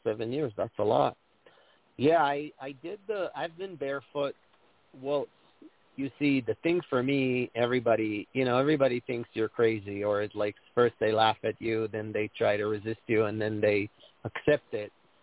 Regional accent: Israel; I'm from Israel. … so but it's in Hebrew.

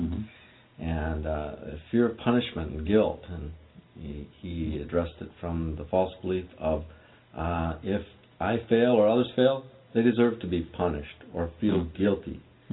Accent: Wisconsin, United States; no, I'm from Wisconsin, northern Wisconsin.

